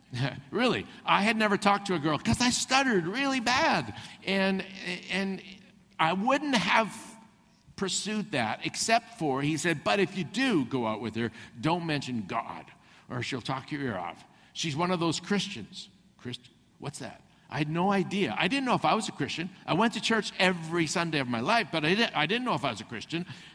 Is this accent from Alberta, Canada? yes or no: no; Vancouver, British Columbia, Canada; So I was born and raised in Vancouver. I went to Killarney High School.